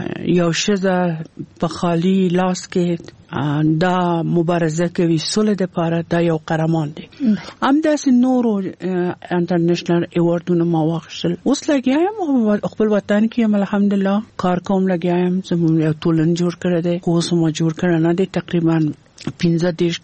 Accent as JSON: {"language": "Pashto", "country": "Afghanistan", "said": "زه یو افغان یم،"}